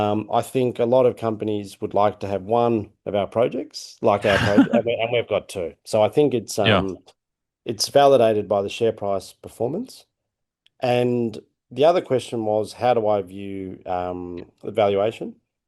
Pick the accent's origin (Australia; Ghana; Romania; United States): Australia; as an Australian and with a lot of Australian shareholders